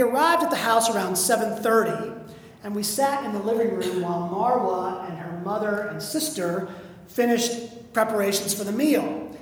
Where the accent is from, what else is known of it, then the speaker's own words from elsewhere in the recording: United States; I'm an American, a Christian.